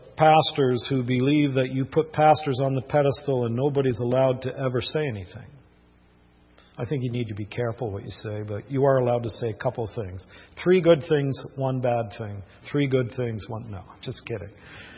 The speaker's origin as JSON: {"language": "English", "region": "Vermont", "country": "United States", "tie": "born or raised there", "said": "when I was a young fellow growing up in Vermont, I had one of the pastors in my home church."}